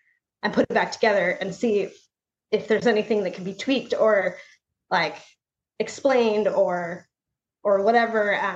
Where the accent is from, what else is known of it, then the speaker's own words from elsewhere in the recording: Pacific Grove, California, United States; also born or lived in Pebble Beach; I grew up in Pacific Grove and Pebble Beach. We moved around a lot renting houses. So every couple of years we were in a new place, new house, new neighborhood, but in that area.